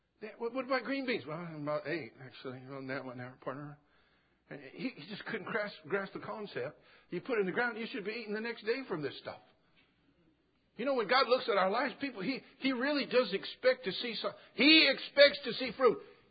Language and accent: English; California, United States; We're from California, so it's already 75 out there.